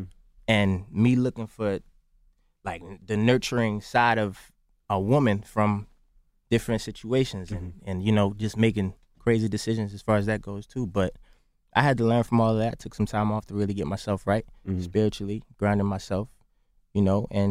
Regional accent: Baltimore, Maryland, United States; I grew up in Baltimore.

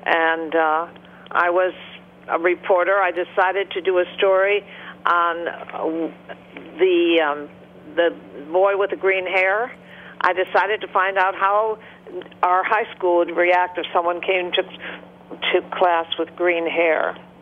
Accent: Detroit, Michigan, United States; born or raised there

